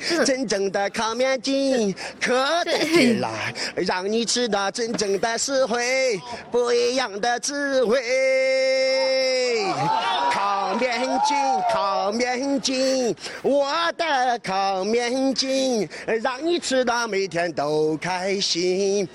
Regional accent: Huaibin, Henan, China; 我来自河南信阳淮滨县，然后我是做流浪歌手的，就是在外面唱歌的。

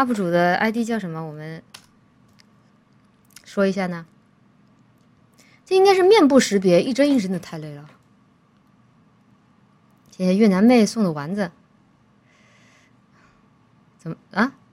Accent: Chongqing, China; 我可是来自重庆的呀，武汉的温度在我们重庆人面前就是个弟弟，真的。

